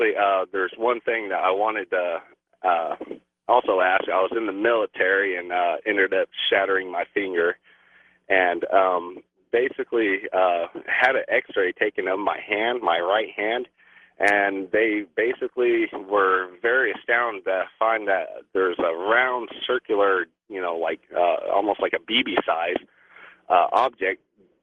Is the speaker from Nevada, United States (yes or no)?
yes; Las Vegas, Nevada, United States; But I grew up in Las Vegas, south side of Las Vegas Boulevard out in the desert.